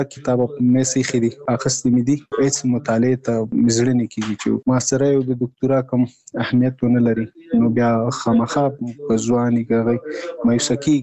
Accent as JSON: {"language": "Pashto", "region": "Nangarhar", "country": "Afghanistan", "lives_now": "Kabul, Afghanistan", "said": "زموږ کور په ننګرهار کې دی، زه په کابل کې یم"}